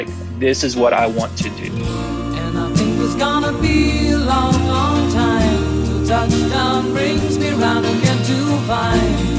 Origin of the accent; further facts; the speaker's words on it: Louisville, Kentucky, United States; From Louisville, Kentucky. So I say it the right way, Louisville. Louisville.